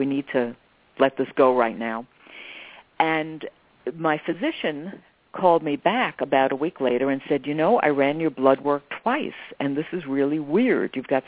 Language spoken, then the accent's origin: English; New York, United States; I'm a New Yorker. You're inconvenienced all the time.